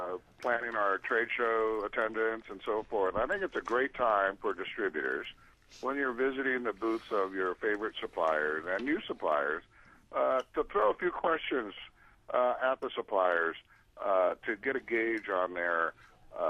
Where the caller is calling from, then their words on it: Las Vegas, Nevada, United States; Good morning, folks. I'm calling in from Las Vegas